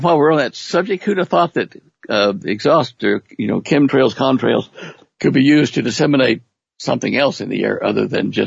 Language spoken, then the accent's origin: English; Texas, United States; Look, being a Texan, you know, whenever it snowed, it was like once every few years or a light snow or maybe ice storm.